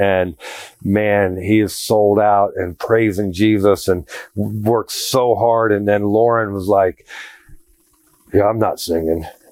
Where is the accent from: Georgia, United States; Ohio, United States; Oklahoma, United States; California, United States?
Ohio, United States; moved away as an adult; also born or lived in Raleigh, North Carolina; now in Springfield, United States; We moved from Raleigh, North Carolina. We're originally from Ohio, just so you know. But we moved from Raleigh, North Carolina to Springfield, Missouri.